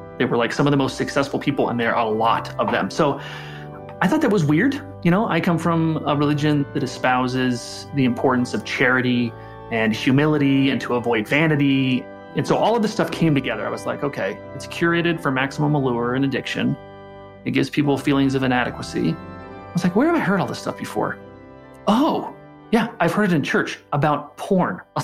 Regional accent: Utah, United States; my 20 some odd nieces, I come from Utah

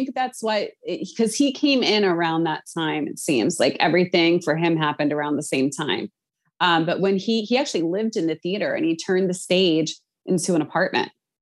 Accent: Philadelphia, Pennsylvania, United States; It is a great city and I'm from Philly.

